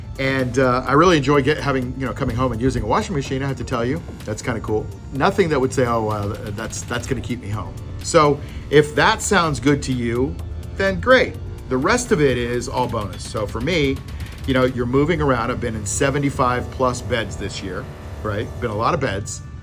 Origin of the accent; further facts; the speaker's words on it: United States; But on a cultural perspective, as an American, I was kind of blown away